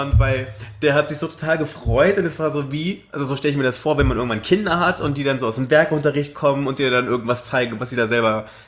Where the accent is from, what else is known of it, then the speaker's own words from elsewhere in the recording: Berlin, Germany; ich bin aus Deutschland. Und woher? Berlin.